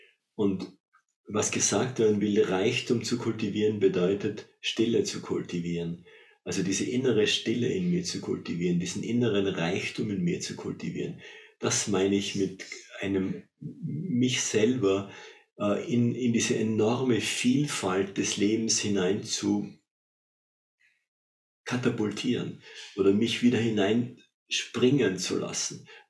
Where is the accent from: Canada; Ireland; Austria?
Austria; Tyrol; Und das möchte ich auch für Tirol als Tiroler ins Spiel werfen, im Herzen der Alpen, da sind wir zu Hause.